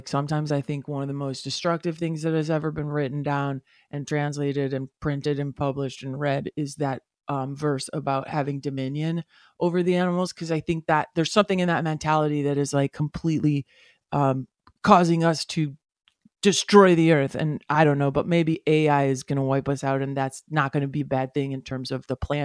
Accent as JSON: {"language": "English", "country": "United States", "tie": "born or raised there", "said": "as white guys growing up in America, we are sort of, I don't know if groomed is the word"}